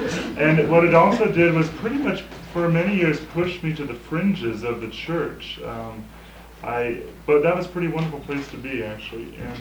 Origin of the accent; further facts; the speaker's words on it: Louisville, Kentucky, United States; growing up in Louisville, Kentucky is not, it's not a bastion of gay rights or anything like that.